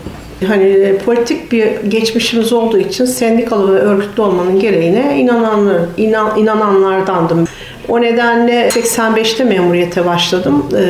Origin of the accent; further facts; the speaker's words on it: Biga, Çanakkale, Turkey; also born or lived in Balıkesir / İzmir; Ben Bigalıyım. Çanakkale Bigalıyım. İlkokul, ortaokul, liseyi Balıkesir'de okudum. Meslek yüksekokulunu liseden sonra Balıkesir'de bitirdim.